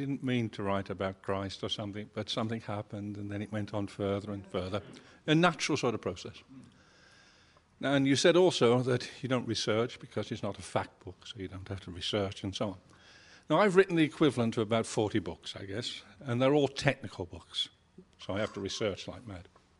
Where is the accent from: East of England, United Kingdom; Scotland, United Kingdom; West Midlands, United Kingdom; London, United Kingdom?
West Midlands, United Kingdom; Birmingham; By the way, I'm a Brummie, so thanks for living in Birmingham.